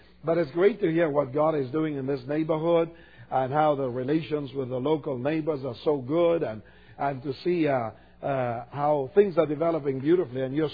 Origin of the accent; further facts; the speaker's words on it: Argentina; moved away as an adult; but way back in 1960, I came to study from Argentina at Multnomah.